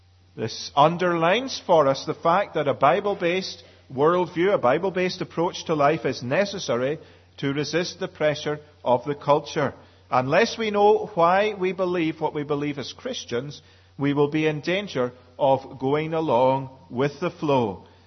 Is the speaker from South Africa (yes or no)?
no; Scotland, United Kingdom; born there; And I'm a Scotsman by birth, so you don't get things free from a Scotsman very often.